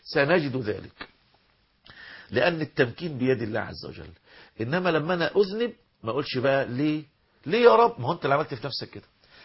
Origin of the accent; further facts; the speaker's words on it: Egypt; عندنا في مصر